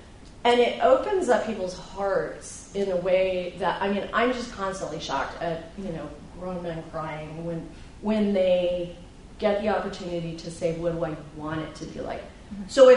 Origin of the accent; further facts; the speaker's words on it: Kent, Ohio, United States; also born or lived in Cleveland; I grew up in Cleveland. I grew up in Kent, so 1970s, I'm old.